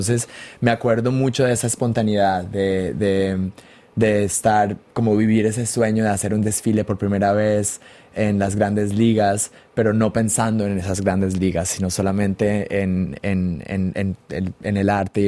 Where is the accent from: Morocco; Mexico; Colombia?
Colombia; en ese momento tenía 25 años y tenía mucho, mucho, como decimos en Colombia, que me faltaba mucho pelo para la moña